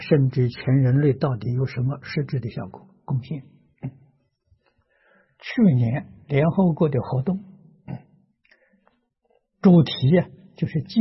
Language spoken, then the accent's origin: Chinese; Lujiang, Anhui, China; 这两年我们在我老家庐江办了个文化中心啊